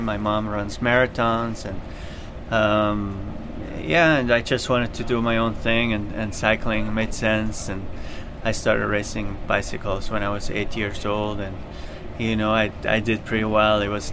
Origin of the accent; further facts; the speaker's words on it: Zurich, Switzerland; I grew up in Zurich.